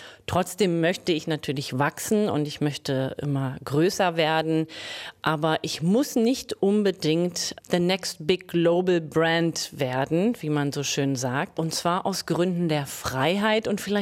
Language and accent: German; Berlin, Germany; Ich bin keine waschechte, ich bin eine echte Berlinerin.